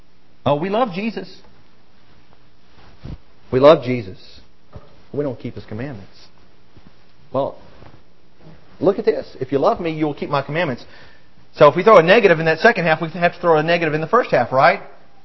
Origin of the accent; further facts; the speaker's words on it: Mississippi, United States; also born or lived in Alabama / Arkansas; I spent from the age of 3 to the age of 25 in a racially divided portion of the country. I grew up in Mississippi and Alabama and Arkansas.